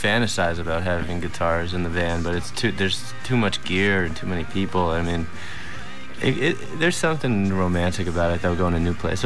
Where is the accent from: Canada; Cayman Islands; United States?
United States; I don't know, we're Americans, so we grew up with this music.